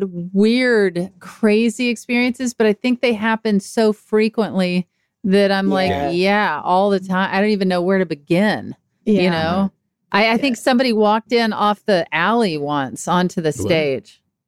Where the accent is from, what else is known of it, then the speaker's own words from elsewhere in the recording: Mississippi, United States; born there; also born or lived in Texas; I was born in Mississippi. And then later on in my set, I was talking about how I lived in Texas.